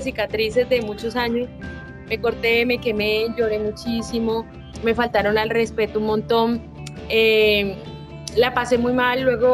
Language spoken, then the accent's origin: Spanish; Colombia; accent: Colombian; moved away as an adult; now in Spain; pero no, mi acento sigue siendo colombiano, y mis palabras